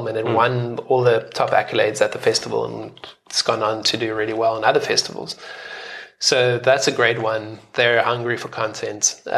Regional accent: South Africa; Yeah. And the benefit then is, like, you can make that argument as a South African.

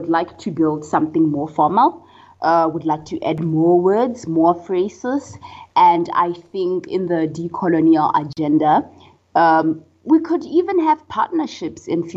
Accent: Botswana; English is a second language; I'm from Botswana and Bonso is from South Africa. So share Setswana as a language, but it's quite different.

